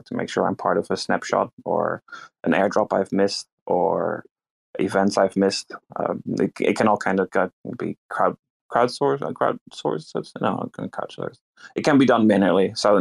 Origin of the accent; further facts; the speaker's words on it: Netherlands; moved away as an adult; now in New Zealand; I'm from Holland, but … I'm a Dutchie, but I live in New Zealand for the past 6 years.